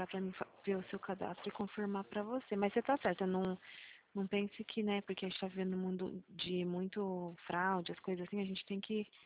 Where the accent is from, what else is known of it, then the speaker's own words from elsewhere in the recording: São Paulo, Brazil; eu sou de São Paulo.